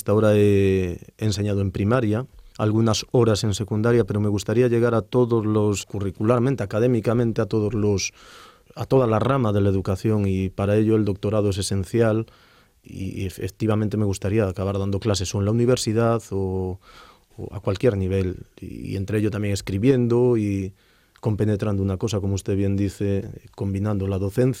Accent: Vigo, Galicia, Spain; now in Denia, Spain; Yo soy gallego, de Vigo, aunque vivo en la otra punta de España, en Denia.

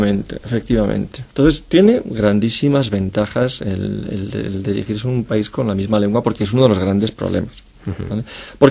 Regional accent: Spain; cosa que a mí, como español, me parece una aberración

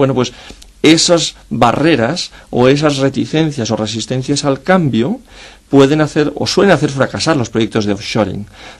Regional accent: Spain; cosa que a mí, como español, me parece una aberración

